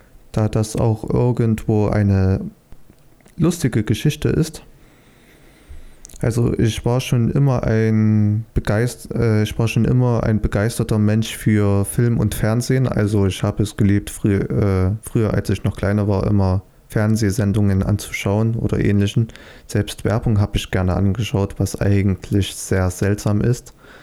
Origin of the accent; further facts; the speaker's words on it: Saxony, Germany; accent: Saxon; ich bin 18 Jahre alt, Fotograf und Filmemacher, komme aus Sachsen. Hört man vielleicht etwas an meinem Akzent, nicht nur etwas, sondern vielleicht etwas stärker.